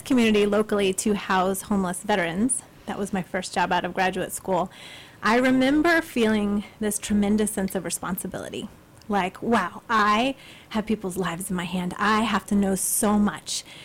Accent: Atlanta, Georgia, United States; You know, I grew up in Atlanta. And for those that know Atlanta, Little Five Points, Candler Park.

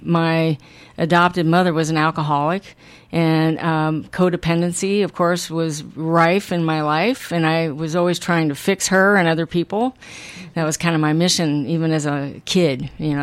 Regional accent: Denver, Colorado, United States; also born or lived in Ohio; I was adopted in Ohio, and later on went to Denver and spent a lot of my, you know, junior high, high school, and colle

